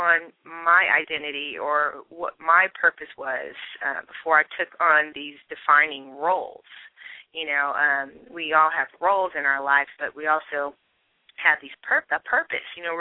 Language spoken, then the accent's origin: English; San Francisco, California, United States; a lot of friends I'm from San Francisco. So I grew up kind of in a melting pot.